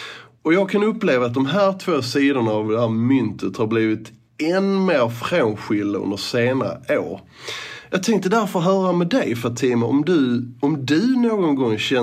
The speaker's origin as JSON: {"language": "Swedish", "town": "Eslöv", "region": "Skåne", "country": "Sweden", "lives_now": "Malmö, Sweden", "said": "och jag är 49 år gammal. Ursprungligen kommer jag från Sveriges rödaste ros, Eslöv, men sedan 90-talet så är jag boende i Malmö."}